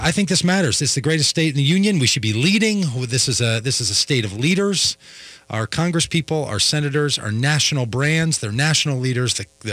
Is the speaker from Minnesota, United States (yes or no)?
yes; Minnesota, United States; born there; I was born in Minnesota, love Minnesota, live here on purpose like a lot of you do.